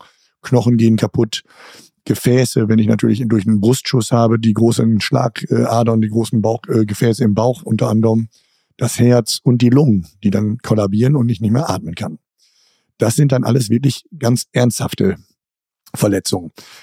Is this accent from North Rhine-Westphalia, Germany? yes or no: yes; Rheine, North Rhine-Westphalia, Germany; als ich klein war, so war es bei uns in Rheine